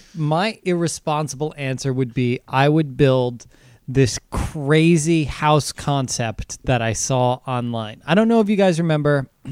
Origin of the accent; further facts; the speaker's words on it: Cranford, New Jersey, United States; I'd buy myself a nice house, probably around where I grew up in Cranford.